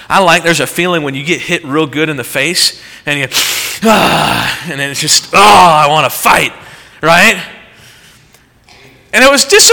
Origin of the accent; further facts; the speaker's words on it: Indiana, United States; We had camp a little bit differently when I grew up in Indiana, and I loved it.